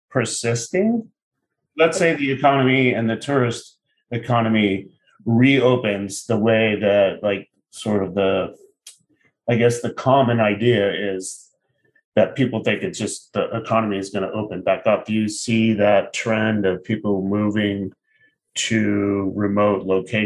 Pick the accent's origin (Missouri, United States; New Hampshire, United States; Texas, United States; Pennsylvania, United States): New Hampshire, United States; now in Baltimore, United States; I grew up in New Hampshire, and we live in Baltimore